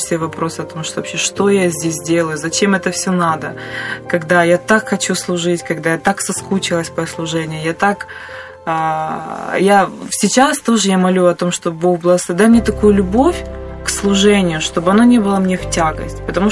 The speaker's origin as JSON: {"language": "Russian", "town": "Magadan", "region": "Magadan Oblast", "country": "Russia", "said": "Я никогда не думала, что я выйду вообще из Магадана"}